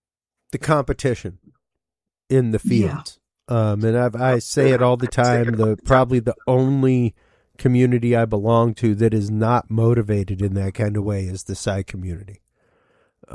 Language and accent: English; Louisiana, United States; now in Texas, United States; like as a Cajun, we have Rougerou.